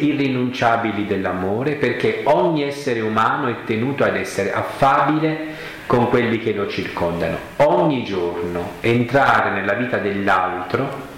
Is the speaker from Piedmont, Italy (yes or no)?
no; Apulia, Italy; accent: Apulian dialect; first language Apulian dialect; nel mio dialetto di origine, cioè la prima lingua che ho imparato, io ho imparato prima il dialetto e poi l'italiano dopo un pugliese